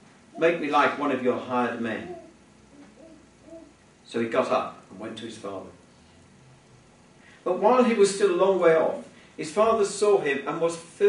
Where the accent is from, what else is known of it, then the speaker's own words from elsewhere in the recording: England, United Kingdom; now in Wales, United Kingdom; I'm English in a Welsh country, and I will have to confess my first loyalty will lie towards England.